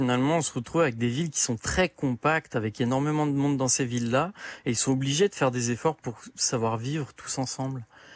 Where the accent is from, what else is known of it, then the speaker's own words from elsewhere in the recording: France; now in Japan; Quand on arrive, les premiers instants au Japon, on est français et on a nos caractères de français, on a nos attitudes de français